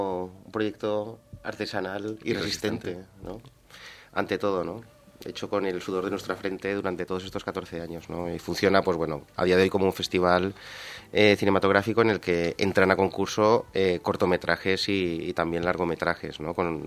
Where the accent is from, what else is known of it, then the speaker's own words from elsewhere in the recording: Godella, Valencian Community, Spain; Porque somos de Godella, no somos de Valencia, ¿no?